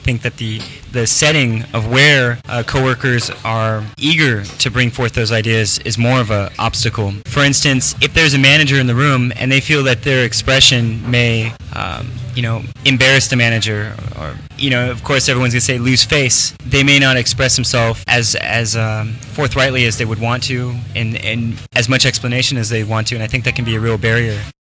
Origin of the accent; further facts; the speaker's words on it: United States; But I'm American, pretend like you're an American.